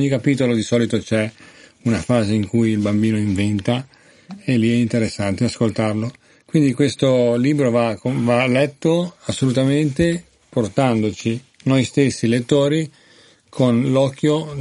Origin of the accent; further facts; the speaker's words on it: Liguria, Italy; born there; Io sono nato in Liguria